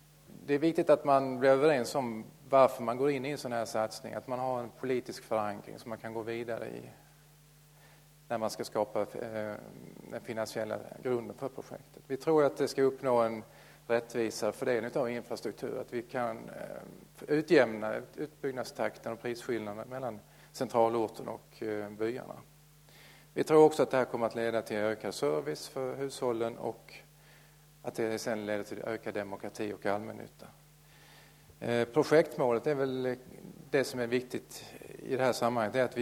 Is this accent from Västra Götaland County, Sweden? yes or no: no; Skåne, Sweden; accent: Scanian; och så framförallt så pratar jag skånska som ni märker.